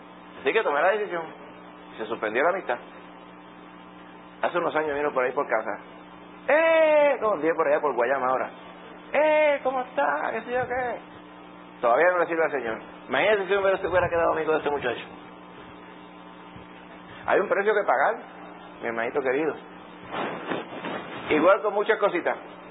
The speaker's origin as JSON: {"language": "Spanish", "country": "Dominican Republic", "moved": "yes", "said": "Vine de allá de República Dominicana, vinimos aquí"}